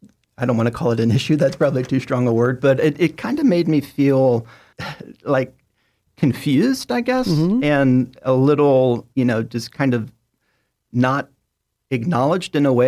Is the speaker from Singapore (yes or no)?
no; Chattanooga, Tennessee, United States; Yes, I did. Oddly enough, had a lot of mutual friends growing up